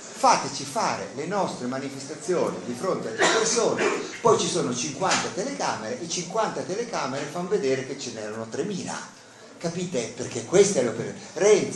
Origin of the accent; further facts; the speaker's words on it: Bologna, Emilia-Romagna, Italy; che vengo da Bologna, che, fatto, che sono nato a Bologna